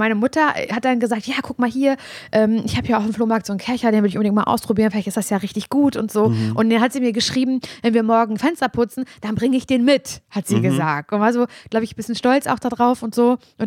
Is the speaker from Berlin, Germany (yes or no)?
no; Parchim, Mecklenburg-Vorpommern, Germany; Ja, und hier sitze ich halt als an im Jugendschreibtisch in Parchim in meiner Heimatstadt.